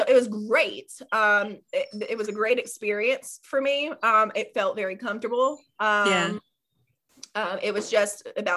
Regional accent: Georgia, United States; So I was born in Atlanta and I grew up in DeKalb County and Gwinnett County.

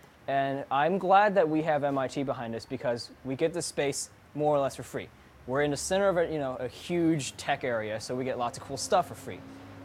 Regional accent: Atlanta, Georgia, United States; Well, so, my hometown is Atlanta, and growing up in suburban Atlanta, which is like upper white middle class suburban soccer momville

